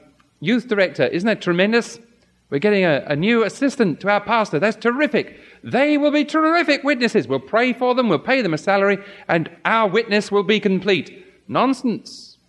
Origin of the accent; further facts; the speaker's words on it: England, United Kingdom; well, how in the world do you know I was from England?